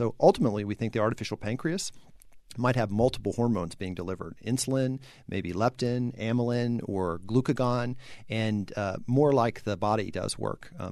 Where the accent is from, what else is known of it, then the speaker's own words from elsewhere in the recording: Dallas, Texas, United States; This happens to be my hometown chapter because I grew up in Dallas.